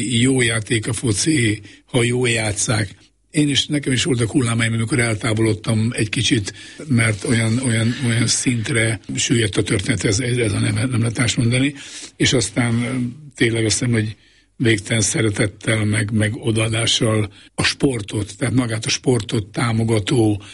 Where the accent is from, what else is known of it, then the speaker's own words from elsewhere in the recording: Miskolc, Borsod-Abaúj-Zemplén, Hungary; én focit imádó családban nőttem föl. Eleven állok Vasgyárban, Miskolcon, ahol születtem